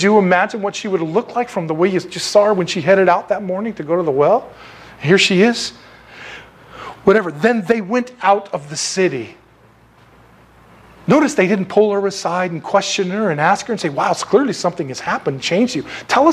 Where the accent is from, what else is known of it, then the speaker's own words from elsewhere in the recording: San Diego, California, United States; I grew up in San Diego. It's where all the dude stuff comes from, right?